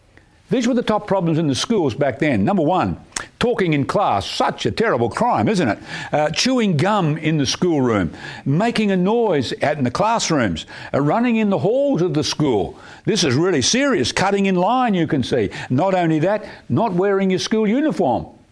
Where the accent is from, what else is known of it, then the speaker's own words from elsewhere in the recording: Perth, Western Australia, Australia; when I was a kid growing up in Perth in Western Australia, in summertime we'd go sleep outside because it gets hot in Perth